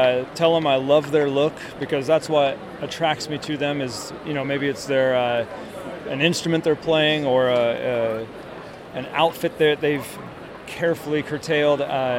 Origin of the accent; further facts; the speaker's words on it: Portland, Oregon, United States; Portland is my hometown, and I've been to all over the country, and I always come home.